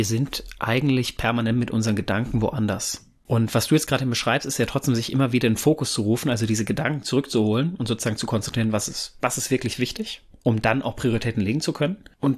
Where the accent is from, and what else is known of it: North Rhine-Westphalia, Germany